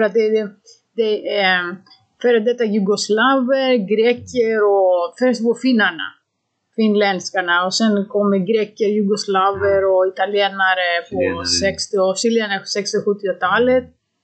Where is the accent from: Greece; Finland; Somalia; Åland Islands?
Greece; Swedish is a second language; moved away as an adult; now in Sweden; Jag kom hit när jag var 34 år gammal. Så det finns jättemycket inom mig som är kulturellt betingat från Grekland.